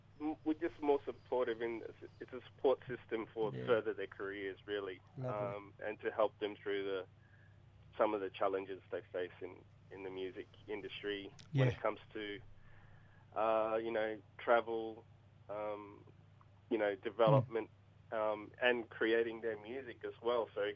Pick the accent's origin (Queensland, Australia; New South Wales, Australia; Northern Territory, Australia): Northern Territory, Australia; I'm from Northeast Arnhem Land. I'm a Yolngu man, and I live here in Yirrkala.